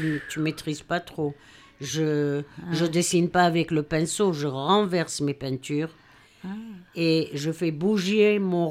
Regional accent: Israel; now in France

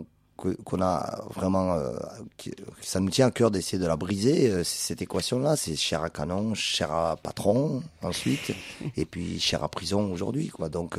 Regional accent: Béjaïa, Béjaïa Province, Algeria; Nous, on est plutôt de Béjaïa, mais enfin, c'est un coin qu'on connaît.

